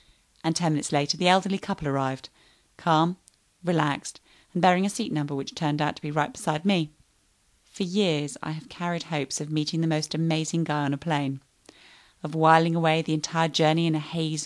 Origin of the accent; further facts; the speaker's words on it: United Kingdom; Well, I guess that's what we tend to say, being British.